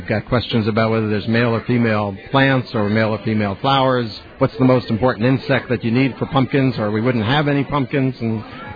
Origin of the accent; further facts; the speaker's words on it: New Jersey, United States; Well, I grew up in New Jersey in the suburbs. It wasn't from a farming background at all.